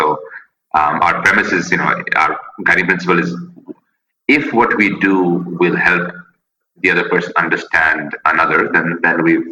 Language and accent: English; India; also born or lived in United States / Europe / Asia; I was born and raised in India. I went to the U.S. to go to school, and you know, spent time in Europe and now Asia, and back and forth.